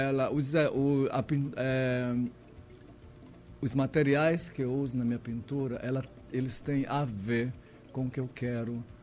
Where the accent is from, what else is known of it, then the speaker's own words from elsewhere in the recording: São Luís, Maranhão, Brazil; moved away; Eu, quando saí de São Luís, eu fui à procura de conhecimento, na verdade.